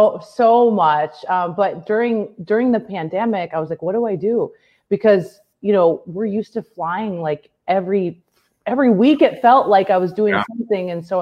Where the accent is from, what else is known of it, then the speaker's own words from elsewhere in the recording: Minnesota, United States; you know, raised by a single mom in the Midwest.